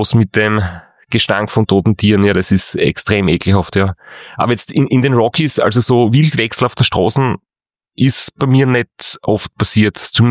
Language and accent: German; Austria; es wird oft gesagt, dass unser österreichischer Dialekt halt sehr, sehr lustig ist oder sehr, sehr gut gefunden wird und dass wir bitte ja nicht Hochdeutsch reden sollten und das ist halt so ein klassischer Österreicher.